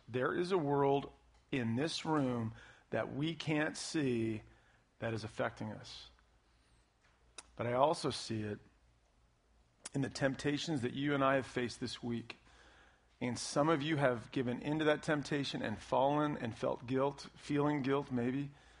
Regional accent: United States; As a believer, as an American, as someone who lives in this area

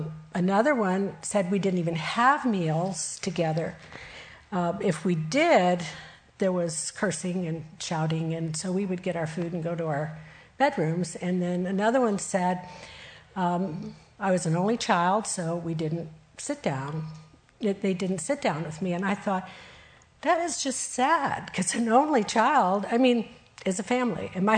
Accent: Brazil; So I grew up in Brazil, and help was easy to get, inexpensive.

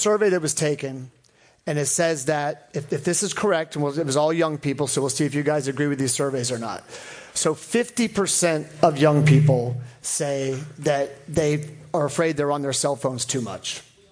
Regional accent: Reston, Virginia, United States; I grew up here in Northern Virginia. I grew up in Reston.

